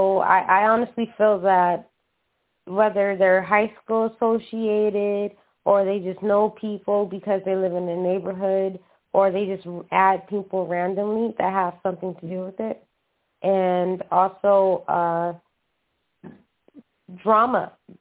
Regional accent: New York, United States; now in California, United States; like, growing up in New York, I noticed that people do tend to the community and they do help out.

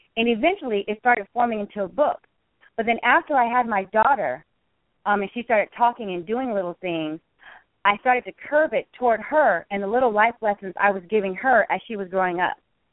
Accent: San Diego, California, United States; because I'm originally from San Diego, and we were moving there

